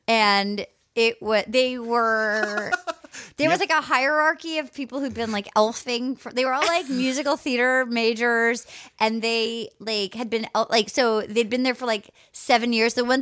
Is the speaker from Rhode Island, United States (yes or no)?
yes; Rhode Island, United States; No, I'm from Rhode Island.